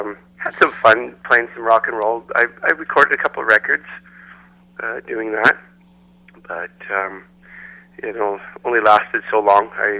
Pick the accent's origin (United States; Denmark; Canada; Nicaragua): Canada; when I go down to Nashville, being a Canadian, you got to be careful what you work at over there without a working visa